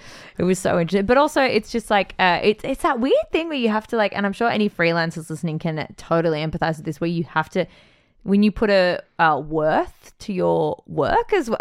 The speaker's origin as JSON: {"language": "English", "country": "Australia", "said": "oh, so it's 10 grand to do Ed Fringe as an Australian artist."}